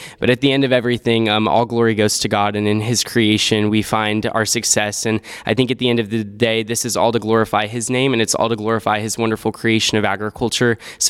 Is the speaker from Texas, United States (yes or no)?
yes; Texas, United States; especially in my home state of Texas, where we're over the national rate of food insecurity in families.